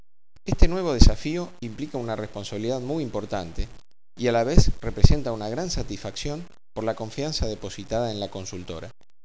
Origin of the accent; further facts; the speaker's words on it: Buenos Aires, Argentina; Buenos Aires, Argentina. Me he recibido de actuario y analista de sistemas en mi país